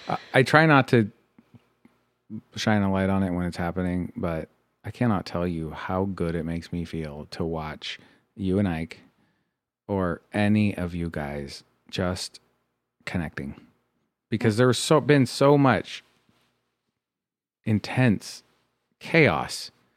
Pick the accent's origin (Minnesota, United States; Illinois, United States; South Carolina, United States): Illinois, United States; Chicago; born there; oh, yeah, I was born in Chicago, raised in a cult, joined the Amish.